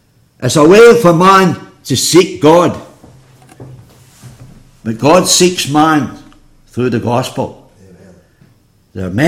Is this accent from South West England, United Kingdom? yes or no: no; Scotland, United Kingdom; born there; I was born in Scotland.